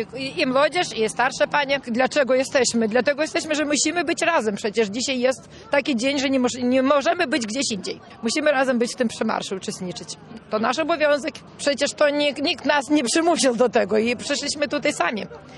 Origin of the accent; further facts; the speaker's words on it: Turgeliai, Vilnius County, Lithuania; Z Turgiel. Tak, sama w Turgiel z rejonu Solecznickiego.